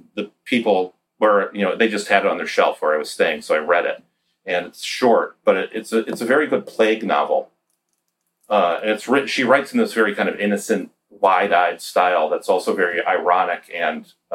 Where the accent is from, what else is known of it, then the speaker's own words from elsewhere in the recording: Connecticut, United States; to public school in a very rural area of Connecticut that's more like going to school. It's more like growing up in New Hampshire or Maine than what people think of as Connecticut